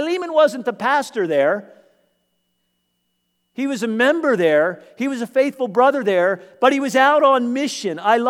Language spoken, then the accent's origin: English; Pennsylvania, United States; I grew up in Lancaster County, so before the crops are planted